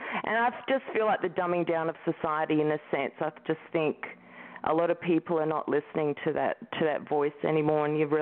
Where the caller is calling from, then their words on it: Brooklyn, New York, United States; I'm calling from Brooklyn here in New York.